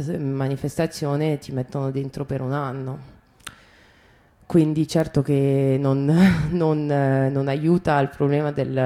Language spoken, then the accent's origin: Italian; Berlin, Germany; Io vengo da Berlino